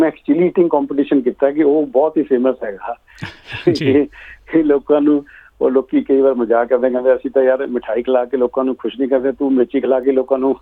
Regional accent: Chandigarh, India; moved away as an adult; now in Melbourne, Australia; ਮੈਂ ਚੰਡੀਗੜ੍ਹ ਤੋਂ ਹੈਗਾ, ਮੈਂ ਆਪਣੀ ਪੜ੍ਹਾਈ ਸਾਰੀ ਚੰਡੀਗੜ੍ਹ 'ਚ ਕੀਤੀ ਹੈ, ਅਤੇ ਉਸ ਤੋਂ ਬਾਅਦ 1989 'ਚ ਮੈਂ ਚੰਡੀਗੜ੍ਹ ਤੋਂ ਮੈਲਬਨ ਆਇਆ ਸੀਗਾ ਪਹਿਲੇ

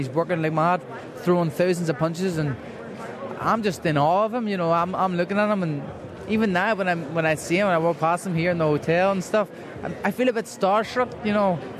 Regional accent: Ireland; and then I'll fight in my home country of Ireland in December.

